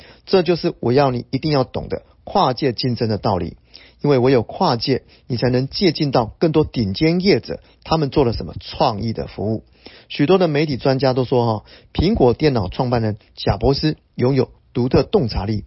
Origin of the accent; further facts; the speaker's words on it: Miaoli County, Taiwan; 谢谢，我是苗栗人，可以跟你认识一下吗？